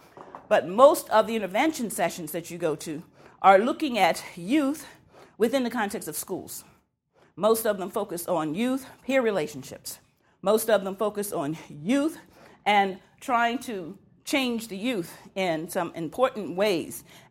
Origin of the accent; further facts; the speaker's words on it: Washington, District of Columbia, United States; I grew up in Washington, D.C., and I've always had this interest in policy because it seems like it's so far away.